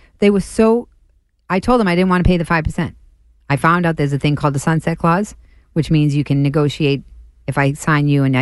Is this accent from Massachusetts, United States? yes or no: yes; Dorchester, Massachusetts, United States; He did not sexually harass me because, first of all, I'm from Dorchester.